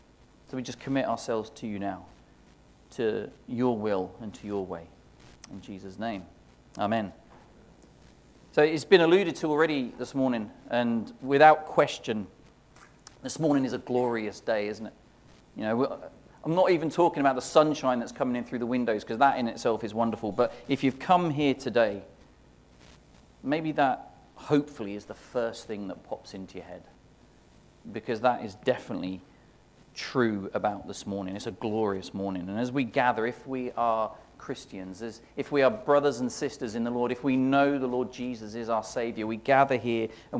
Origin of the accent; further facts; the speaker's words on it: Norwich, East of England, United Kingdom; born there; I was born in Norwich.